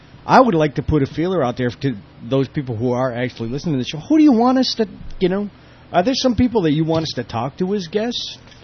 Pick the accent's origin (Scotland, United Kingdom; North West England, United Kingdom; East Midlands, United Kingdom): North West England, United Kingdom; Manchester; I hope I'm getting Warall right. I'm pretty sure I got Phil down, though. I'm from Manchester, England.